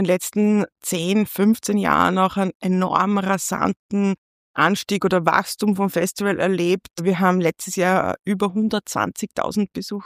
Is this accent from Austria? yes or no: yes; Linz, Upper Austria, Austria; Ich bin Linzerin, bin hier aufgewachsen, habe großteils meines Lebens hier verbracht, habe in Linz an der Johannes Kepler Universität Wirtschaftswissenschaften studiert